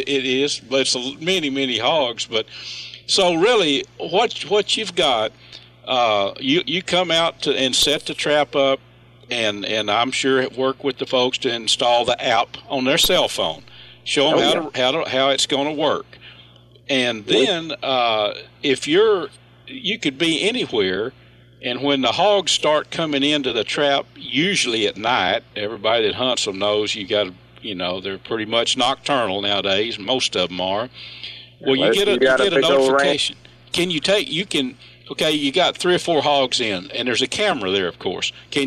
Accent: Texas, United States; even when I was a boy growing up in Red River County, we used to go there occasionally and hunt them.

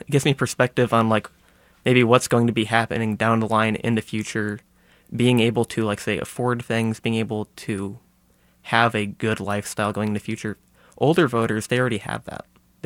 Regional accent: Belton, United States; I grew up in Belton, which is just south of here.

